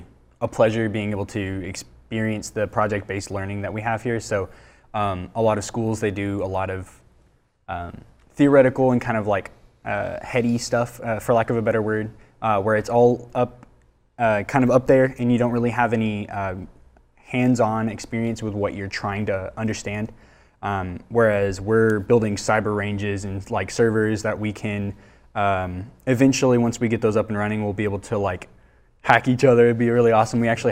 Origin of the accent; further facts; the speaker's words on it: Kilgore, Texas, United States; Originally from Northeast Texas, around Tyler area.